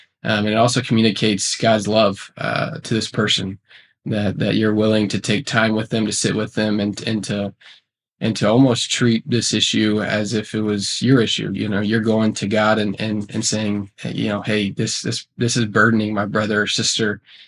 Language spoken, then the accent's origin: English; Nashville, Tennessee, United States; I grew up in Nashville, Tennessee, a part of a Southern Baptist community.